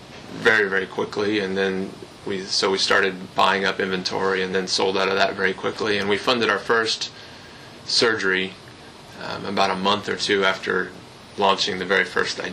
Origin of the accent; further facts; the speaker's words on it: Texas, United States; being a Texan coming from Texas and returning to Texas